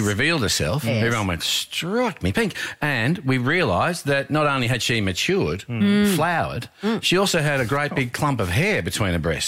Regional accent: Canberra, Australian Capital Territory, Australia; where I grew up in Canberra for a little time there in my teenage years

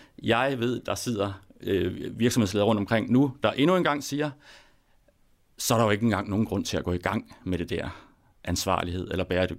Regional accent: Jutland, Denmark; nu kommer jeg fra Jylland, som vi siger det over

